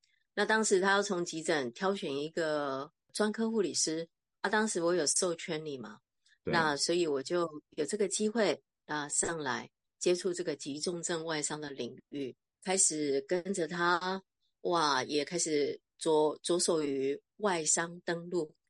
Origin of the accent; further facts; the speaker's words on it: Miaoli, Miaoli County, Taiwan; now in Taichung, Taiwan; 然后我们家里就从苗栗搬来台中，啊，因为我爸也退休了。所以就在台中买了房子，